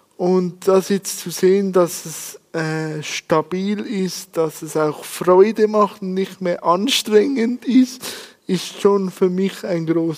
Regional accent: Switzerland; sagt man bei uns in der Schweiz so.

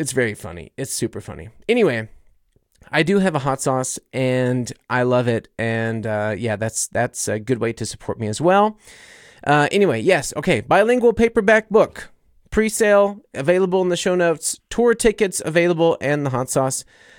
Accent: the South, United States; Okay, you know, I'm from the South.

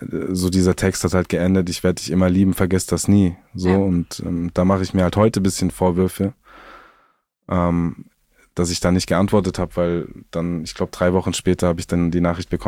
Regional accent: Southern Germany, Germany; Musst dir vorstellen, bei uns in Süddeutschland, da gehen am Wochenende immer die übelsten Raves im Wald.

